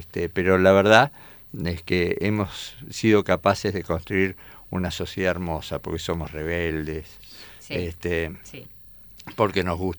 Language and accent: Spanish; General Roca, Río Negro, Argentina; born there; yo nací en Roca.